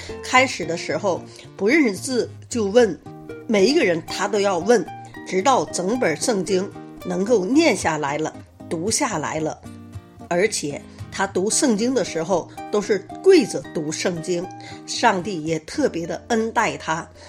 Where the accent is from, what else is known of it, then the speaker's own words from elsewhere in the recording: Tianjin, China; 大家好，我是天津的